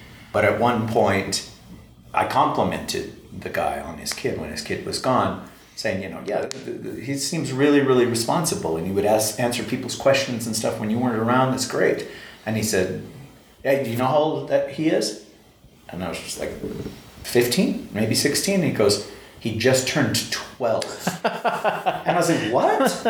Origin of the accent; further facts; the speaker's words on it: Midwest, United States; excuse me, I grew up in the Midwest. What is middle school?